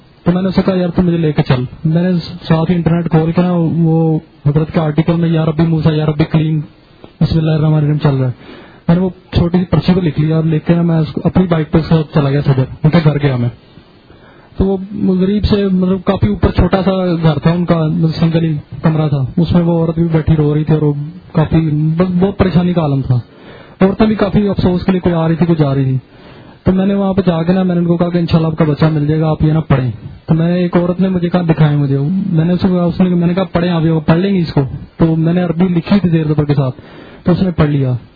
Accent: Lahore, Punjab, Pakistan; میں لاہور سے ہوں.

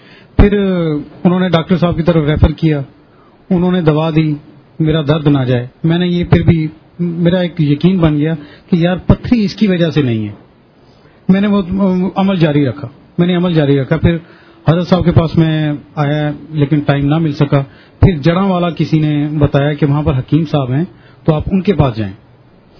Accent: Dera Ghazi Khan, Punjab, Pakistan; میرا تعلق ڈیرہ غازی خان سے ہے.

